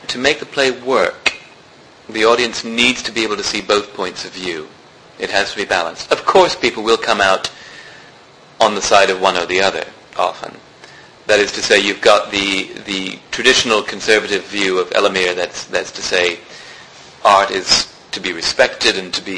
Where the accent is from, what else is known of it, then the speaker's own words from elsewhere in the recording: California, United States; And actually, you know, growing up in California, you do have a sort of certain prejudice against Florida, thinking, rival state and all that kind of thing.